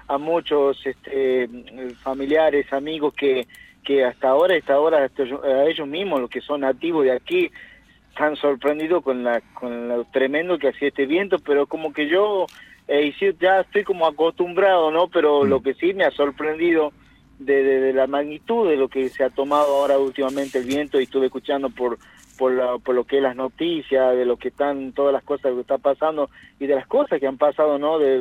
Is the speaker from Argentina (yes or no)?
yes; Salta, Argentina; por toda mi familia en Salta, que la cual mi sangre y mi acento lo dice todo, ¿no?